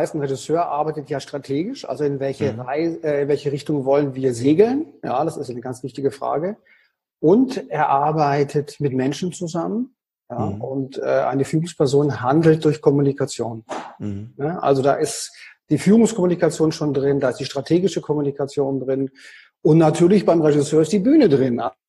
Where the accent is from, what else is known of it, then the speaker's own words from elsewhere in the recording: Konstanz, Baden-Württemberg, Germany; also born or lived in Paris; Ich komme ursprünglich aus Konstanz am Bodensee und habe dann in Paris kurz studiert.